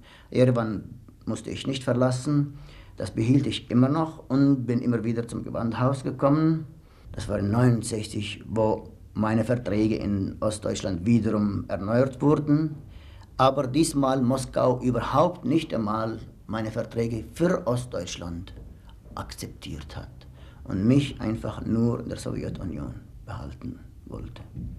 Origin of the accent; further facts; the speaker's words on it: Jerusalem, Jerusalem District, Israel; born there; German is a second language; moved away as an adult; also born or lived in Switzerland / Paris; Ja, ich bin in Jerusalem geboren. Ich habe dort studiert am Konservatorium und in 1945 nach der Schweiz gefahren